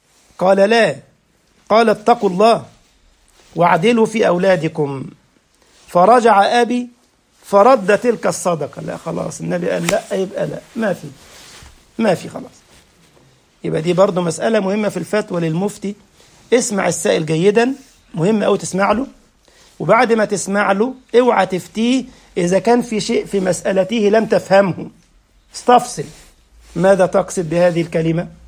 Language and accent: Arabic; Egypt; احنا عندنا اهل مصر تقول له عامل ايه، يعني كيف حالك